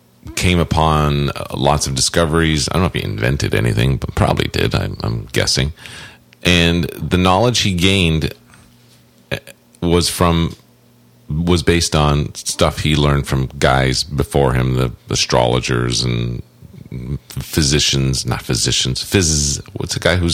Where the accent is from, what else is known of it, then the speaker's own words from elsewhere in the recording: United States; I'm from the States, yeah.